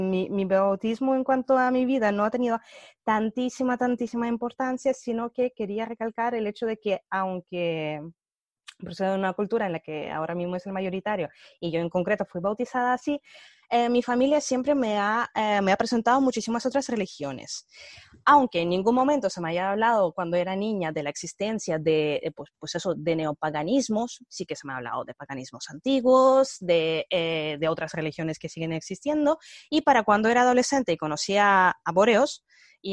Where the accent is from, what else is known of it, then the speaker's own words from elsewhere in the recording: Moscow, Russia; born there; Spanish is a second language; yo nací en Rusia, en Moscú en concreto, y tengo mi linaje, digamos, sería un poco mezcla de las repúblicas socialistas soviéticas